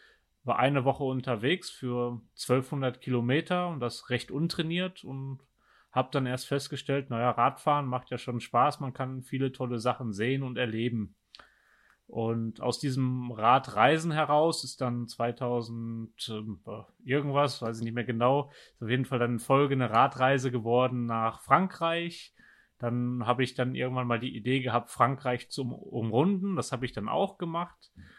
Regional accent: Germany; Also im Herzen bin ich mehr Tiroler als Deutscher und würde mich daher dahingehend als Dösi bezeichnen. Ein bisschen Deutsch, ein bisschen Ösi.

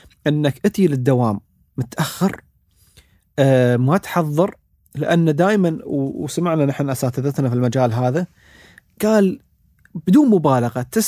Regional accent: United Arab Emirates; وشفنا نحن وللأسف نوعا ما هذا مو موجود عندنا في الإمارات

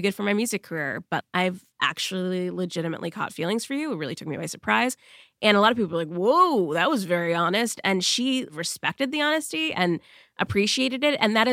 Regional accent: Massachusetts, United States; So many, because I'm from Massachusetts as well, so many people will be like, if I come, can we go to Sir?

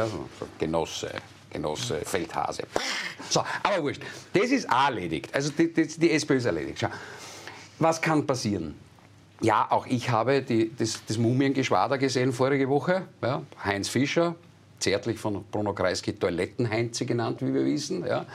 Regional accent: Styria, Austria; Ich meine, bei uns in der Steiermark wahrscheinlich 30

